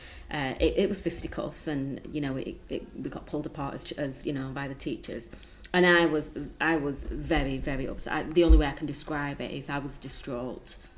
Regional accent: India; I'm Indian, she knows that, you know, Nanny lives with us. So she knows that Nanny is from India, my family are from India

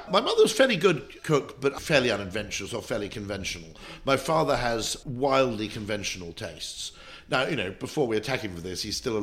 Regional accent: United Kingdom; Quality of ingredients, bear in mind, growing up in the Welsh Borders, was good, I think.

